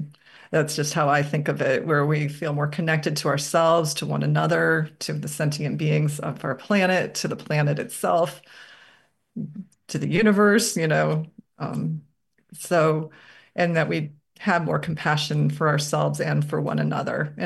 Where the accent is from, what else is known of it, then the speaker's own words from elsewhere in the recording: Midwest, United States; I grew up in the Midwest, you know, this is what you do.